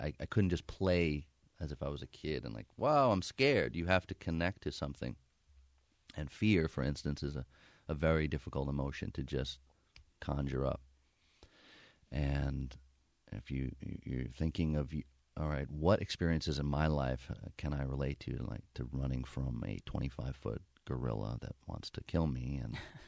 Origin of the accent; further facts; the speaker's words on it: New York, United States; I think growing up in New York, the odds are against you.